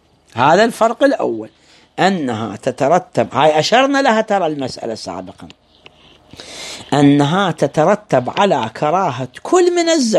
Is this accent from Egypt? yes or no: no; Iraq